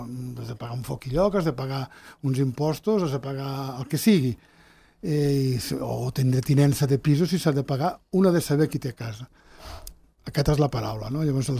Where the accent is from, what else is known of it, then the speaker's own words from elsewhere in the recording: Sant Julià de Lòria, Andorra; born there; Jo he nascut a Cal Tupinot de Sant Julià, encara que no sóc de casa del Tupinot de Sant Julià, però vaig néixer a casa del Tupinot.